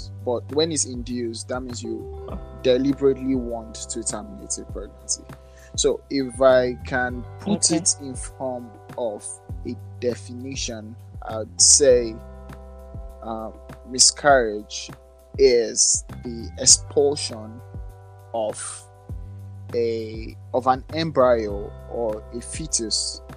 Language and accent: English; Oyo, Nigeria; now in Abuja, Nigeria; I'm Yoruba from Oyo State. I stay in Abuja.